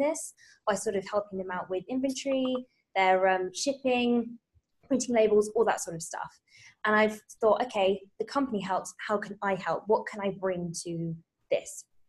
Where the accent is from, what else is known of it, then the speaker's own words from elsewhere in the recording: United Kingdom; Well, British, so I'm not drinking tea.